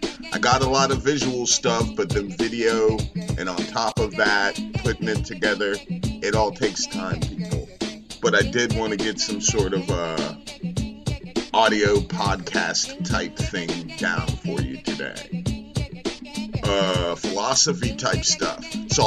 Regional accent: United States; accent: American; I think I pronounced that right. Sorry for my American accent, player.

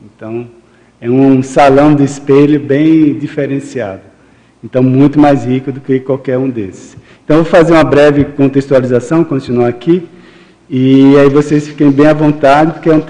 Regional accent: Recife, Pernambuco, Brazil; now in Foz do Iguaçu, Brazil; eu sou de Recife, né? Mas teve época, eu já estava morando aqui em Foz.

